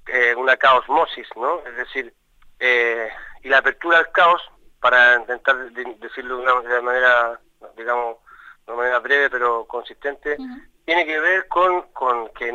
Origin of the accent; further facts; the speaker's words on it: Chile; Yo esto lo sé como chileno, digamos, en mi condición de chileno